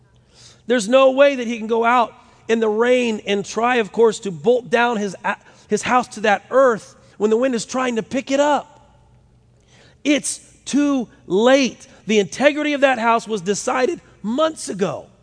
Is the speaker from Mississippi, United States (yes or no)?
no; Ohio, United States; I said, yeah, I'm a pastor from Ohio, and I just want to go see children's church.